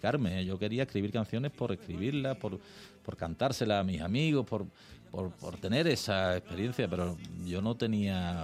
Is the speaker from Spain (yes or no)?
yes; Spain; Pues claro, hombre, somos españoles todos